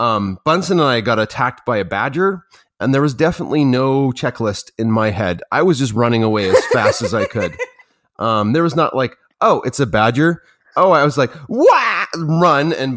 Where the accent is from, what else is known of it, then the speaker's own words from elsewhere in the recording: Alberta, Canada; I'm from Alberta, Canada